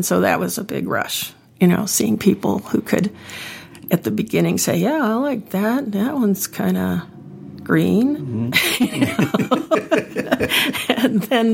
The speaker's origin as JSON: {"language": "English", "town": "Chicago", "region": "Illinois", "country": "United States", "tie": "born or raised there", "also_born_or_lived": "Colorado", "lives_now": "Baltimore, United States", "said": "I lived in Colorado. I grew up in Chicago, actually, and went to school there, and then moved to Colorado after I was married"}